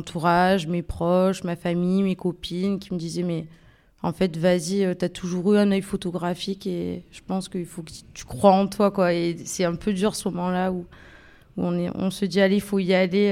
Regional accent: Marseille, Provence-Alpes-Côte d'Azur, France; also born or lived in Casablanca; Alors, moi j'ai grandi à Andoum, à Samatan. Un lieu qui était quand même assez populaire il n'y a pas si longtemps encore.

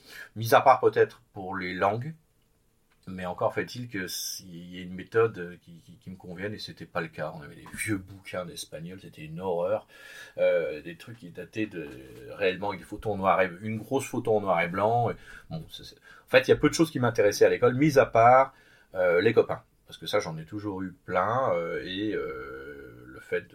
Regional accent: Paris, Île-de-France, France; born there; J'ai 53 ans, je suis né à Paris, je suis à Montmartre exactement, je suis un poulbeau. J'ai pas grandi là-bas, j'y suis resté jusqu'à l'âge de 11 ans.

